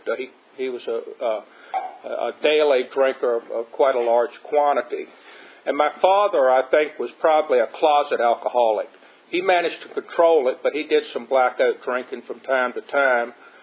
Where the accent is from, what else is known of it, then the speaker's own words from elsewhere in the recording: Culpeper, Virginia, United States; I am a local person. I was raised in Culpeper and moved to Madison 2 years ago.